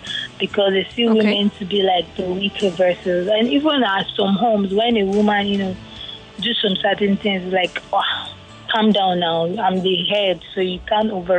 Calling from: Lekki, Lagos, Nigeria; Nah. Lekki.

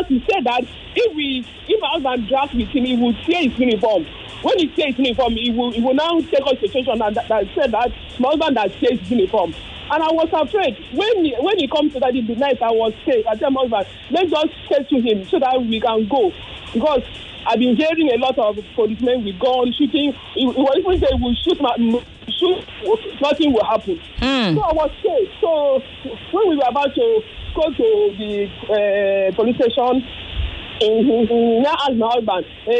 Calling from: Aja, Lagos, Nigeria; I'm calling from Aja. This is my first time of calling.

